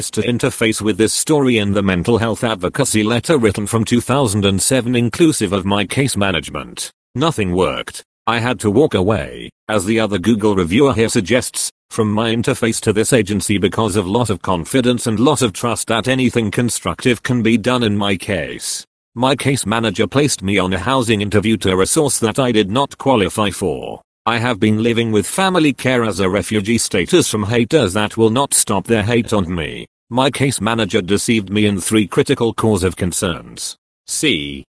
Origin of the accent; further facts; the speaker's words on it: San Bernardino, California, United States; born or raised there